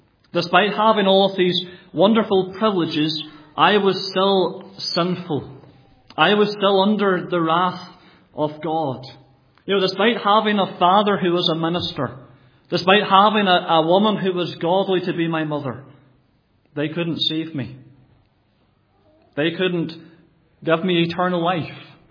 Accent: Scotland, United Kingdom; I grew up in Scotland most of my life, went through school there, both primary and secondary, and then later on university. But I was brought up there, as I said, in a Christian family.

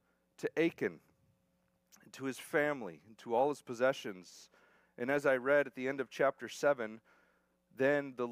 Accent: Estacada, Oregon, United States; I'm from Estacada, I can say that.

